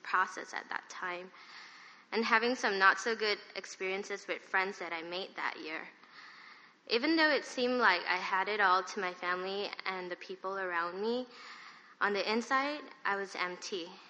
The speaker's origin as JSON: {"language": "English", "region": "Kuala Lumpur", "country": "Malaysia", "tie": "born or raised there", "moved": "as an adult", "lives_now": "United States", "said": "I was born and raised in Kuala Lumpur, Malaysia. I came to the U.S. as an international student in 2005. Went to college in North Carolina for my senior year."}